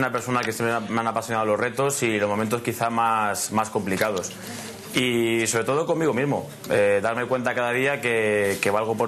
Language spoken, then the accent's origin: Spanish; Madrid, Community of Madrid, Spain; soy madrileño